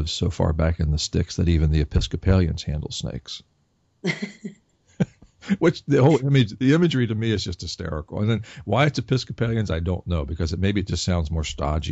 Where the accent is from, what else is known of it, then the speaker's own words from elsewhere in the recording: Kentucky, United States; you know, and I, as I tell you, I am from Kentucky and my family's from Kentucky for hundreds of years.